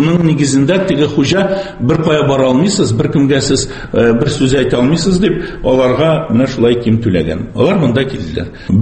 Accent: Udmurtia, Russia; also born or lived in Tatarstan / Kharkiv, Ukraine; Чөнки мин Татарстанда тудым, Удмуртияда яшәдем, анда мәктәп бетердем, институтны Украинада, Харьковта бетердем

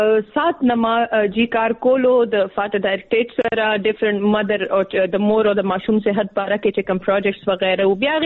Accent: Peshawar, Khyber Pakhtunkhwa, Pakistan; زه جی هم د پیښور یم. 400 شپ قدر میا عیسی کلی یم.

